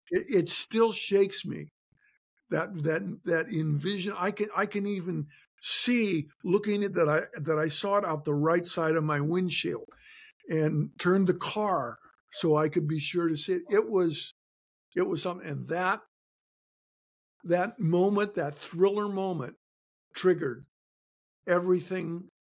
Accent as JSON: {"language": "English", "town": "Shelby", "region": "Montana", "country": "United States", "tie": "born or raised there", "said": "I'm back in my hometown of Shelby, Montana."}